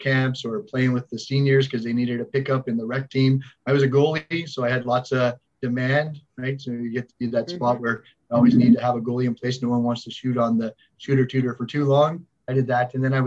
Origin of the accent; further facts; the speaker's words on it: Goose Bay, Newfoundland and Labrador, Canada; So I grew up in Labrador, fly in, fly out community in Goose Bay, and I was your standard rink rat.